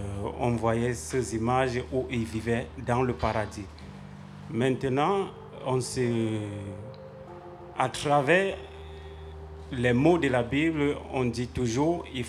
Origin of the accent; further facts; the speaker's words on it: Cameroon; Je suis Camerounais d'origine. Si je peux donner mon avis sur le paradis, je suis déjà chrétienne, catholique, croyant.